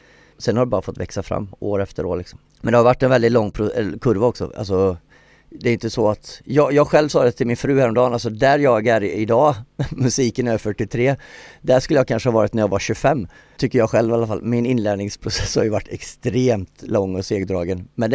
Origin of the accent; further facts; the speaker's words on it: Ulricehamn, Västra Götaland County, Sweden; born there; Jag är född i Ulricehamn så att säga, nära Borås.